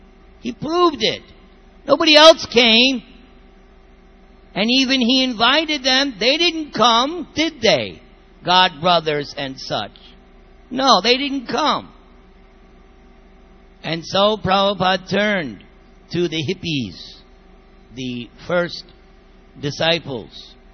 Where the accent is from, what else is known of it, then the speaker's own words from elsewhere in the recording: New York, United States; moved away; And I'm from New York. That's how you think. When you're a New Yorker, you think, hey, forget about it. We're New Yorkers.